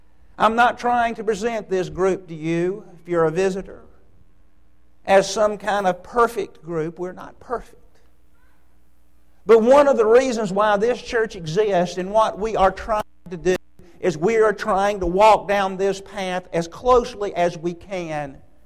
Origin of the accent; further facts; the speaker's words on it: New York, United States; well, no, I'm from New York, and they'd all laugh at that.